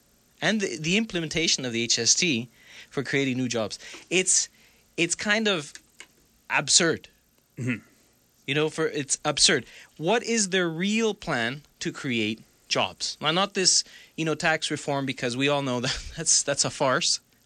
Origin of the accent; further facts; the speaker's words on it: Toronto, Ontario, Canada; I mean, I grew up here in Toronto.